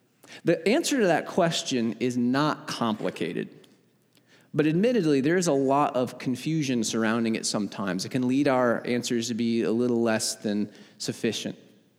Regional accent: Salem, Illinois, United States; I said, well, I'm from Salem, Illinois. That's where I grew up, southern part of the state.

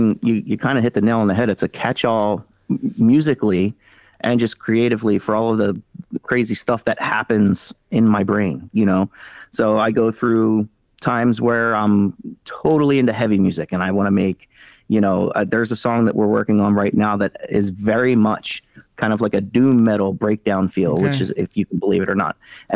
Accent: Philadelphia, Pennsylvania, United States; So, well, I was born and raised in Philly. That's where most of my family's from. We're all kind of migrated across the river since, but I was born and raised there.

